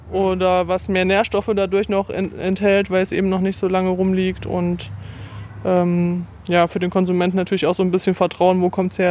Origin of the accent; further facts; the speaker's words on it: Erfurt, Thuringia, Germany; born there; Ich bin ja eine gebürtige Erfurter Puffbohne